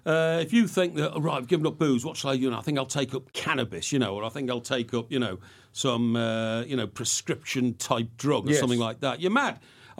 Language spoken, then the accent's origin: English; England, United Kingdom; just by being incredibly polite as an Englishman